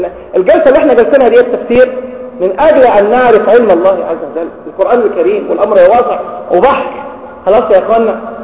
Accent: Egypt; وطبعا عندنا في مصر حدث ولا حرج عن فيروس سي

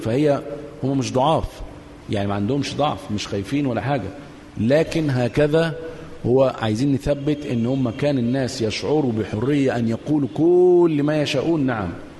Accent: Egypt; يعني ما إحنا مصريين نشأنا مصري

